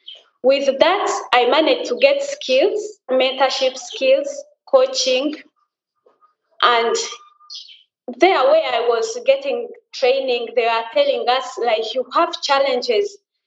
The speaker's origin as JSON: {"language": "English", "country": "DR Congo", "moved": "yes", "lives_now": "Uganda", "said": "As I said, I'm a refugee in Uganda. I came to Uganda in 2010 from my home country, Congo."}